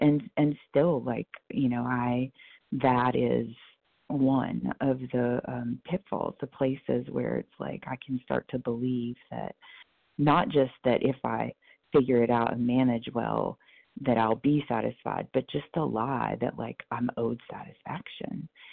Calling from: Kentucky, United States; I am calling in from Kentucky.

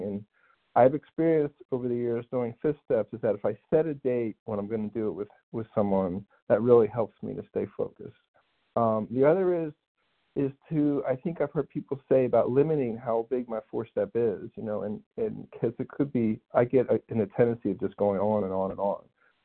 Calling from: Tennessee, United States; Good morning, everybody. … from Tennessee, recovered compulsive eater.

